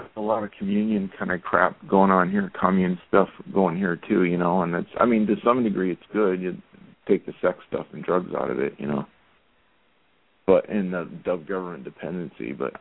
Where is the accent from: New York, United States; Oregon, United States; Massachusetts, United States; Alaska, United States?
Oregon, United States; I'm from Oregon.